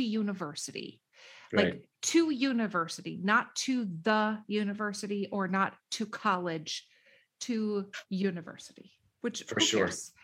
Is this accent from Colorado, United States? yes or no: no; Minnesota, United States; now in Canada; when I was growing up in Minnesota